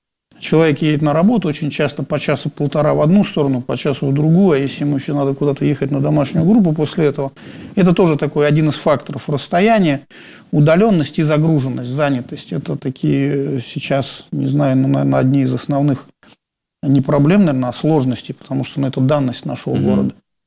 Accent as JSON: {"language": "Russian", "town": "Voronezh", "region": "Voronezh Oblast", "country": "Russia", "lives_now": "Saint Petersburg, Russia", "said": "Из стольного города Воронеж, столицы Черноземья."}